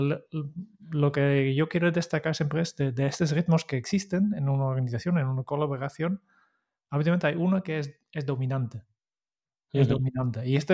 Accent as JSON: {"language": "Spanish", "country": "Netherlands", "second_language": "Spanish", "said": "Yo no, como holandés."}